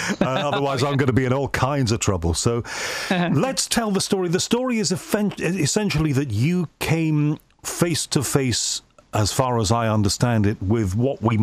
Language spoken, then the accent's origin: English; Liverpool, North West England, United Kingdom; I come from Liverpool, and my family is divided between one side, there's the Protestant side, the other side, there's the Catholic side.